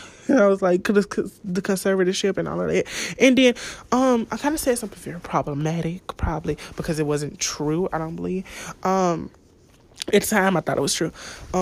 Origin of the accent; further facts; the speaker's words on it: Kenwood, Louisiana, United States; I'm from Kenwood, Louisiana.